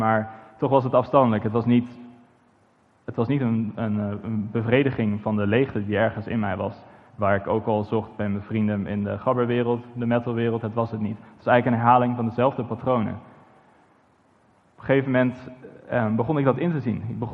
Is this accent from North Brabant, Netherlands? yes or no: no; Amersfoort, Utrecht, Netherlands; also born or lived in Nijkerk; ik ben opgegroeid in Amersfoort, in Nijkerk, in een ongelooflijke situatie. Ik ben niet met de Bijbel opgegroeid.